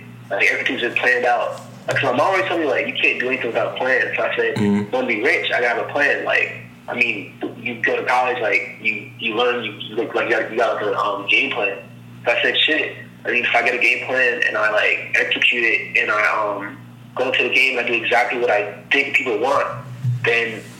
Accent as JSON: {"language": "English", "country": "Jamaica", "tie": "born there", "said": "I'm an MC artist. I was born in Jamaica."}